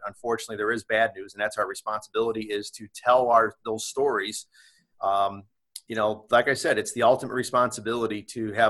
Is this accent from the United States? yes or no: yes; Auburn, United States; I was born and raised in Auburn. I'm an Auburn native, and I'm very fortunate to be working at my hometown paper.